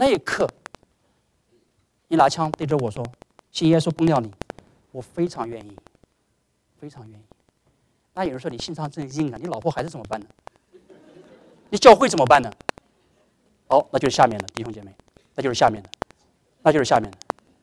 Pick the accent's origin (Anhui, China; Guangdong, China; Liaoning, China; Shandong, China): Anhui, China; 我家乡风不是讲我老家安徽哦